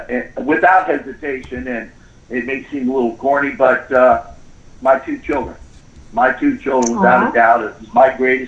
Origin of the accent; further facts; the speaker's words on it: Miami, Florida, United States; I was very excited about going to the Dolphins because I grew up in Miami and I was there when the Dolphins started as a franchise in 66.